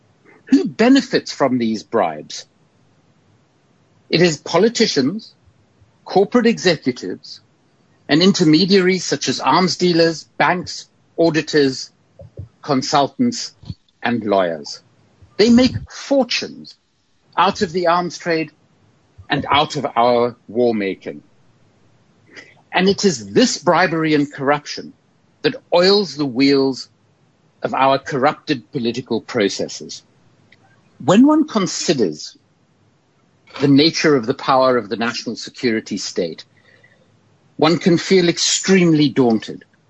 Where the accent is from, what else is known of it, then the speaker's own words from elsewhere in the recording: Cape Town, Western Cape, South Africa; moved away as an adult; I remember sitting above the city of Cape Town, my hometown